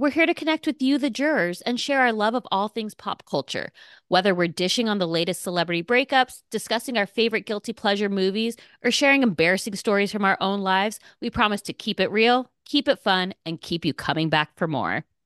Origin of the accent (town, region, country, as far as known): Los Angeles, California, United States